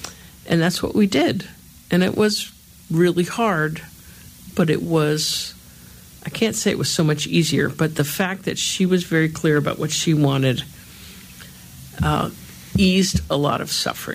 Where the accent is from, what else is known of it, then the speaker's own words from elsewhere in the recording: New Jersey, United States; Because I grew up in New Jersey, right in the county next door to where the Karen Ann Quinlan case was unfolding in the news every night.